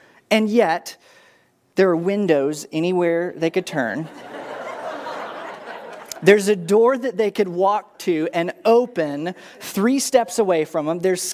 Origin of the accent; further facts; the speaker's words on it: Tennessee, United States; where I grew up in Tennessee, we actually had amenities like running water and electricity and cable television.